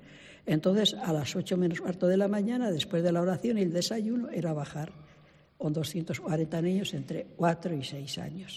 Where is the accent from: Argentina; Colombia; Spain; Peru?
Spain; Ciudad Rodrigo, Castile and León; moved away; Yo me gusta mucho Ciudad Rodrigo. Soy una enamorada de mi pueblo y cuando sentí que Dios me llamaba a ser misionera, le agradecí por todo, pero sobre todo por esto.